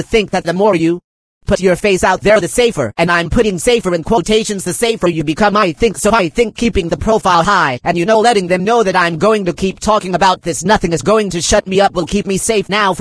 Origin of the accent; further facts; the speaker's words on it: Los Angeles, California, United States; Well, I grew up in Los Angeles. I've always known about sheriff's gangs growing up.